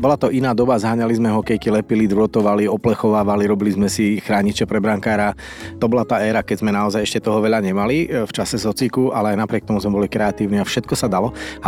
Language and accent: Slovak; Rožňava, Košice Region, Slovakia; ja som vyrastal v Rožňave, pri kúpalisku na Mierovej, úplne perfektné, hneď nedaleko od školy